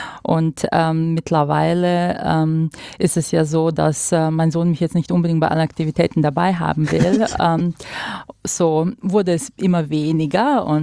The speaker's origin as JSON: {"language": "German", "country": "Croatia", "said": "Okay, also ich komme aus Kroatien und auf Kroatisch werden die Namen durchdekliniert"}